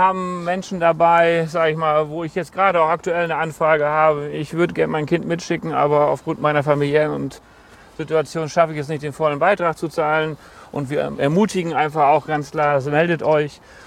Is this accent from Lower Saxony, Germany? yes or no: yes; Lower Saxony, Germany; Ich komme aus dem Landkreis Osnabrück, das gehört zu Niedersachsen, ja.